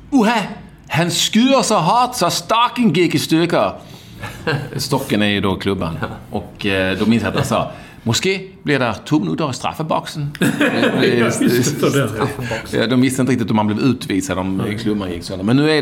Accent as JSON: {"language": "Swedish", "town": "Malmö", "region": "Skåne", "country": "Sweden", "tie": "born or raised there", "said": "Jag minns ju min uppväxt i Malmö"}